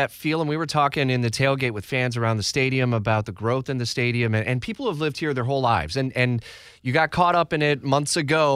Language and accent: English; Detroit, Michigan, United States; I grew up in Detroit or Metro Detroit.